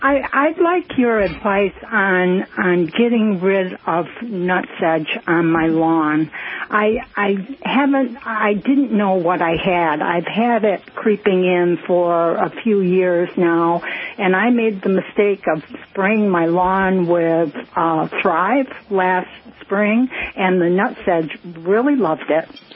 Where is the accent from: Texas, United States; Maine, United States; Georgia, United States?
Maine, United States; I'm also from Maine, but the sun is just starting to peek out here